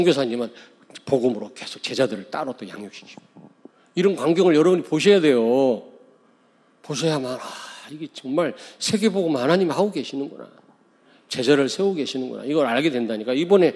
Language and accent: Korean; Daejeon, South Korea; 제가 서울에서 목회하다가 내려왔는데 고향은 대전이지만